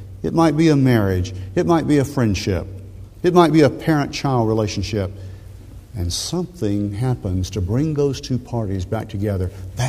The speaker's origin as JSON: {"language": "English", "town": "Woodbury", "region": "Tennessee", "country": "United States", "tie": "born or raised there", "said": "just like in my home congregation growing up in Woodbury, Tennessee, right in the middle of the state"}